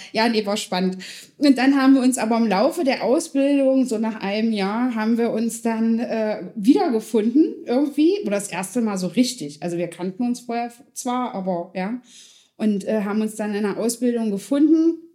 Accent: Schönebeck, Saxony-Anhalt, Germany; Ja, in Schönebeck. Wir kommen beide aus Schönebeck.

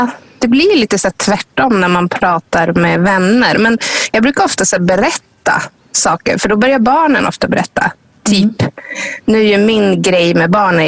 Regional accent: Umeå, Västerbotten County, Sweden; till exempel hemma i Umeå hos min familj eller någonting

